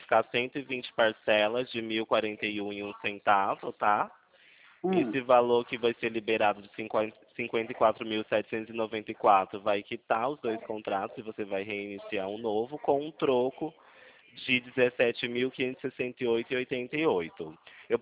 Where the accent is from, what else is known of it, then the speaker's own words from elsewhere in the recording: Itu, São Paulo, Brazil; Não, eu sou de Itu, São Paulo